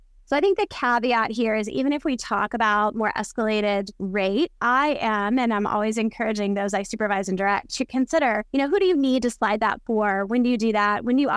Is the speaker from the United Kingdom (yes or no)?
no; Florida, United States; I'm from Florida, so there are a lot of beach towns in Florida, which are fantastic.